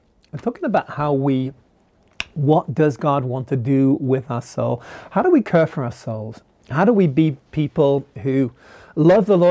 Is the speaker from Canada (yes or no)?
no; United Kingdom; now in United States; I'm a Brit, now an American, living here in the United States.